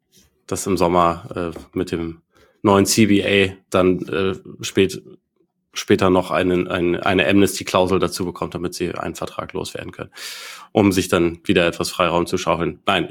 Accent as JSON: {"language": "German", "region": "Bavaria", "country": "Germany"}